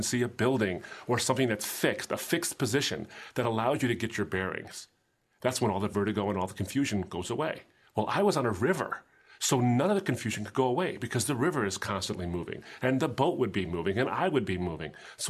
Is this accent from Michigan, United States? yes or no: yes; Michigan, United States; Now, I'm from the Great Lakes State, and a lot of the car ferries here can hold a massive amount of cars